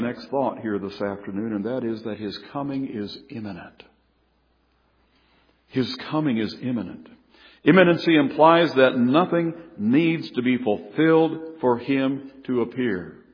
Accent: Stillwater, United States; born there; I was born in 1946 in Stillwater.

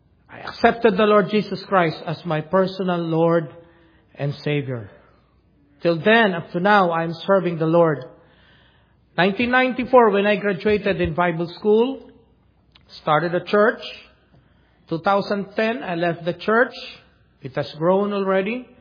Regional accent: Manila, Metro Manila, Philippines; born there; English is a second language; from the Philippines. And I was born in the heart of Manila. A jungle within a jungle. I was born 1970, September 30.

